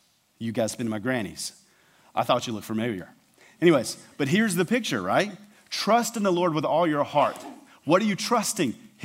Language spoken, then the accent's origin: English; the South, United States; I'm from the South. This cold weather's killing me.